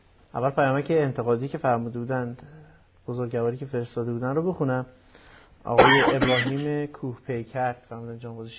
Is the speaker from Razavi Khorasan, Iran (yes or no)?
no; Hamadan, Iran; از همدانم.